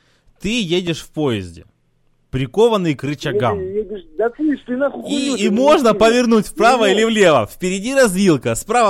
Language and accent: Russian; Saint Petersburg, Russia; Да, я из Питера.